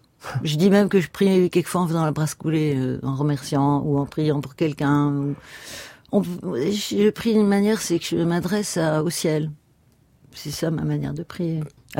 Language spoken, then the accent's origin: French; Versailles, Île-de-France, France; born there; je suis catholique, bon, je suis catholique, j'ai la foi, je suis née à Versailles